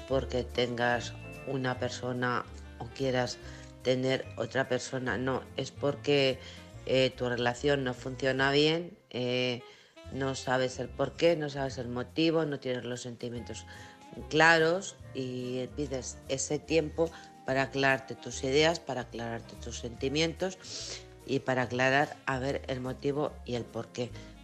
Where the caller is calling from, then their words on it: Alcorcón, Community of Madrid, Spain; de Alcorcón.